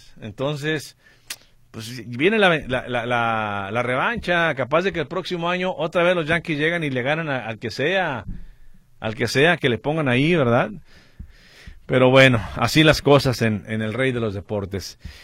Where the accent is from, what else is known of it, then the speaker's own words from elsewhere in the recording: Guadalajara, Jalisco, Mexico; como los tapatíos somos muy delicados